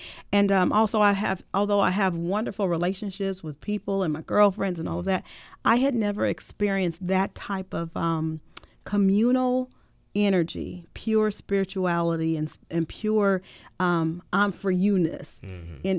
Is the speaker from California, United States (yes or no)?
yes; Los Angeles, California, United States; having been raised in South Central LA gave me a backbone. It actually, I didn't know. I used to tell people when I moved to the East Coast